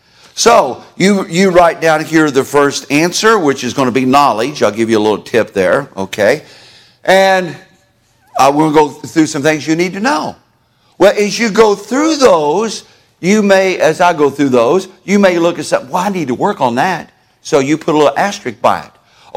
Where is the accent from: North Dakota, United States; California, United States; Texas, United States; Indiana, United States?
Indiana, United States; But I grew up in Hendricks County right next to it. And then my dad's from Montgomery County right next to Boone County. And so I know about that part of the world.